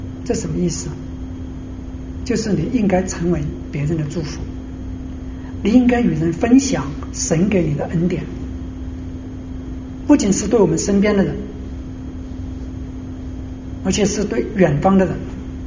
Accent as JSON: {"language": "Chinese", "country": "China", "lives_now": "Canada", "said": "我们是中国人，向中国人传福音是我们的责任"}